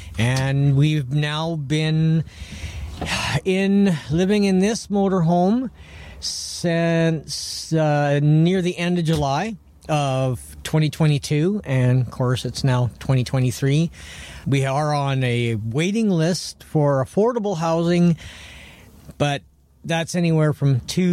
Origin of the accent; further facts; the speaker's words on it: Revelstoke, British Columbia, Canada; I'm 56 years old here in April. I was born here in Revelstoke back in 67. I've been gone for about a total of 10 years, but been here for about 45 years.